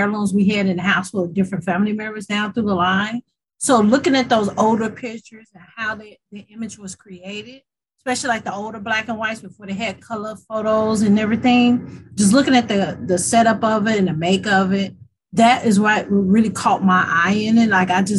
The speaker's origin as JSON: {"language": "English", "town": "Chicago", "region": "Illinois", "country": "United States", "tie": "born or raised there", "said": "Growing up in the Chicagoland area, especially on the west side of Chicago"}